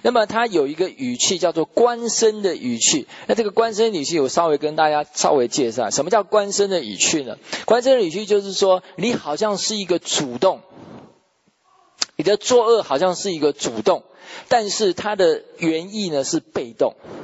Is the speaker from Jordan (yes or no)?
no; China; 真正的我们中国人讲说盖棺论定